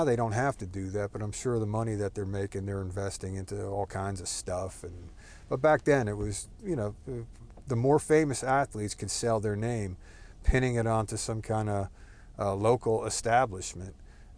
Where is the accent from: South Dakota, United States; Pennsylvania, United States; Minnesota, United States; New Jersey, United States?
New Jersey, United States; Bridgewater; moved away as an adult; also born or lived in Newark; now in Texas, United States; I'm a Texan now, and I have been for a while, but up until the age of 40, I was primarily actually 37. I was a Jersey guy. I was a Jersey guy, and I lived all along Route 22. Born in Newark, and I graduated high school in Bridgewater, New Jersey.